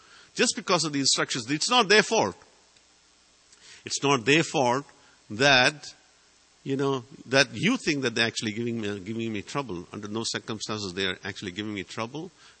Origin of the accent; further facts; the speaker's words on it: Kaundinyapur, Maharashtra, India; born there; I was born in Kaundinyapur, the headquarters of Vaidarbhi.